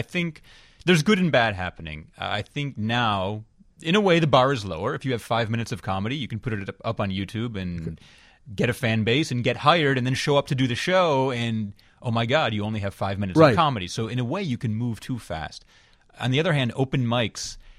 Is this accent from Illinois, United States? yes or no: yes; Evanston, Illinois, United States; It came from growing up and having nothing to do. I grew up here in Evanston.